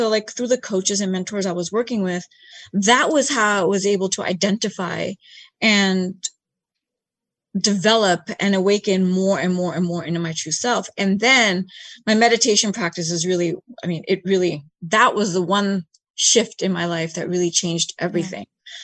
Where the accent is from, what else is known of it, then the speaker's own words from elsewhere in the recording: United States; Even being East Indian myself, born and raised in America